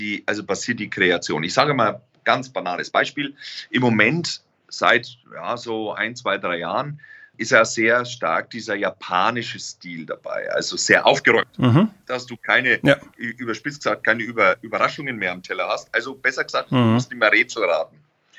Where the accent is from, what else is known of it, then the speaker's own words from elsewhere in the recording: Bavaria, Germany; jetzt komme ich ja aus Franken